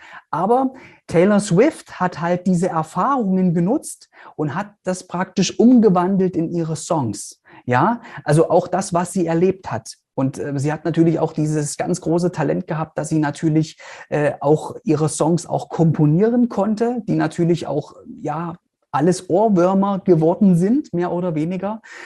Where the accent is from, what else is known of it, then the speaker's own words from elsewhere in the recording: East Germany, Germany; Ich bin ja in Anführungszeichen ein Kind der DDR. Ja, also das heißt, ich habe so die letzten Jahre der DDR miterleben dürfen und dann eben auch die sogenannte Nachwendezeit in Anführungszeichen in Ostdeutschland.